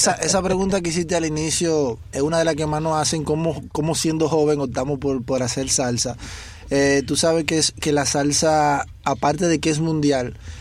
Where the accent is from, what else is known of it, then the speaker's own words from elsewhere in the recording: Dominican Republic; a pesar de que somos dominicanos y deberíamos optar por el merengue, somos salseros de corazón.